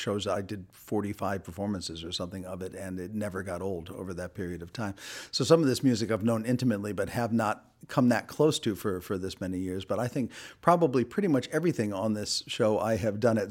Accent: United States; as an American born and bred musical product, I mean, that music has loomed large in my life for a long time.

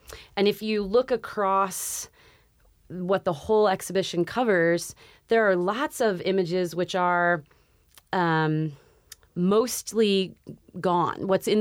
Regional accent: Cincinnati, Ohio, United States; I grew up I grew up in Cincinnati, and when I was like a teenager, like 12, 13, I would take the bus downtown to go shopping

